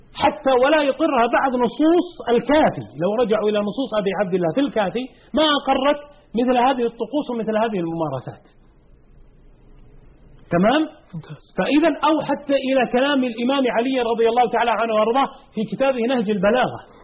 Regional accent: Saudi Arabia; أنت سعودي وأنا سعودي، كم هم في بلادك؟

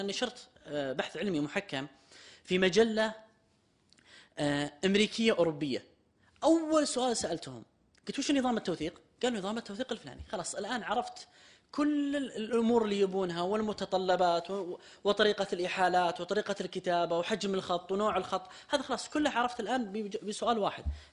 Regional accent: Saudi Arabia; عندنا في السعودية

